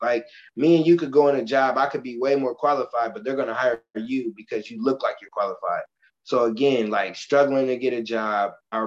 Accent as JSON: {"language": "English", "town": "Michigan City", "region": "Indiana", "country": "United States", "said": "So we play against this team called Valparaiso High School. I'm from Michigan City, Indiana."}